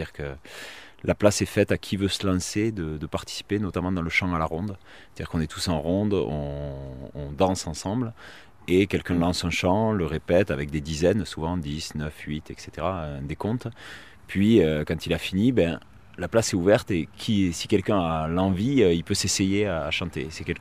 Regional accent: Saint-Affrique, Occitanie, France; nous, on est de Sainte-Afrique, donc juste à côté d'ici, là, à peine une demi-heure. Et que c'est un petit village, quoi. On est entre 8 et 9 000 habitants.

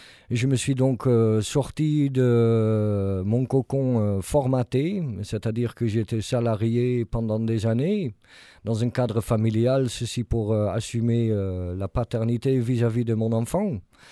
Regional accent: Netherlands; je viens des hauts plateaux de la Hollande. On est à 58 mètres au-dessus du niveau de la mer.

